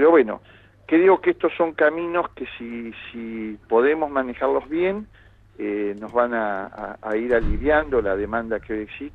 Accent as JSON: {"language": "Spanish", "town": "Cipolletti", "region": "Río Negro", "country": "Argentina", "said": "yo vengo de Chipoleti y digo, qué lindo lugar"}